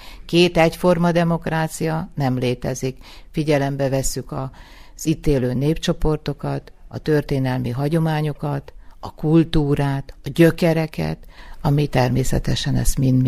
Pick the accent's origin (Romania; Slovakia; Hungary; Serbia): Serbia; Vojvodina; Például én Vajdaságból jöttem